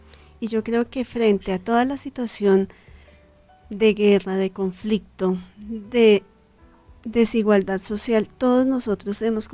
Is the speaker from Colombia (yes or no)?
yes; Colombia; como colombianos y como ciudadanos también de esta maravilla de tierra que nosotros tenemos.